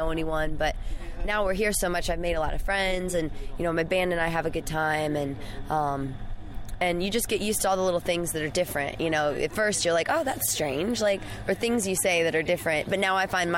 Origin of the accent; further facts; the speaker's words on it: Illinois, United States; I'm from Illinois. Illinois feels like home, but I don't know that I could live there.